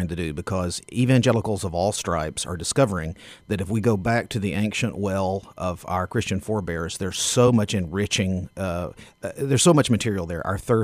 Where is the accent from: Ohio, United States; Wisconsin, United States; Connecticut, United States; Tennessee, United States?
Tennessee, United States; Knoxville; Well, as you can tell from my drawl, I ain't from around here. I'm from Knoxville, Tennessee.